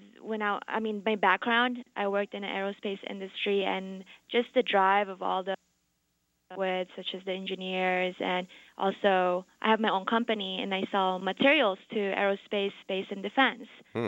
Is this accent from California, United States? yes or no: yes; Long Beach, California, United States; I have a boyfriend here. We're both from Long Beach, California.